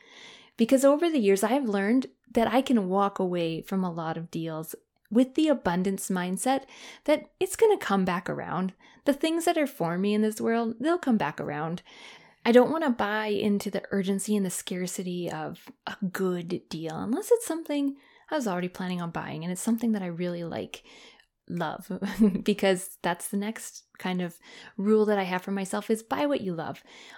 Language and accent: English; Canada; If you're in Canada, my home country, I'd love to hear from you guys.